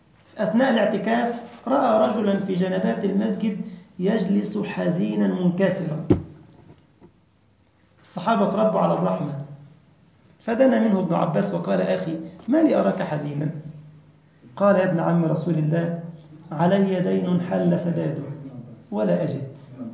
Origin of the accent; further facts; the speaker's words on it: Egypt; قرأت قصة لأحد الأطباء عندنا في مصر من المشاهير